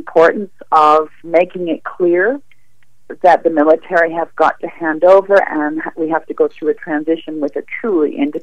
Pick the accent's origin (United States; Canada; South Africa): Canada; to me as a Canadian.